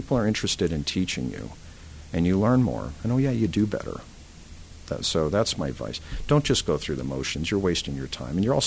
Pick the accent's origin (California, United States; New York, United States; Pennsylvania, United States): California, United States; Modesto; I'm from Modesto, California. I'm going to be a heart surgeon.